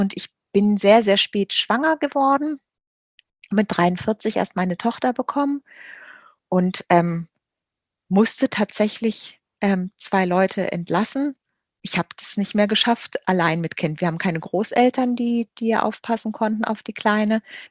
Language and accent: German; Salzgitter, Lower Saxony, Germany; Ich komme aus Niedersachsen, in Salzgitter geboren.